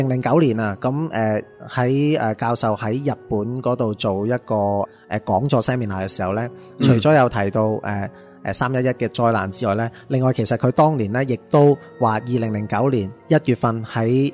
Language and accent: Cantonese; Hong Kong; 我哋香港人好同力同心咁去捐钱，